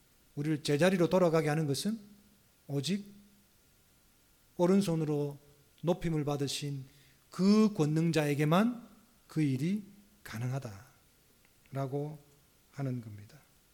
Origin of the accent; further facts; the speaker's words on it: Busan, South Korea; 제가 이래봬도 대한민국 제2의 도시에서 나고 자란 사람입니다.